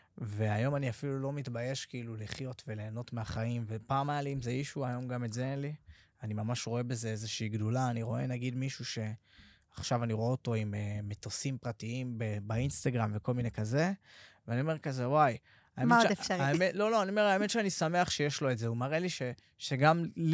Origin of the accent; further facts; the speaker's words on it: Hadera, Haifa District, Israel; גדלתי בחדרה, לא, לא, לא, לא באיזשהו עושר, כאילו במינימום כזה האפשרי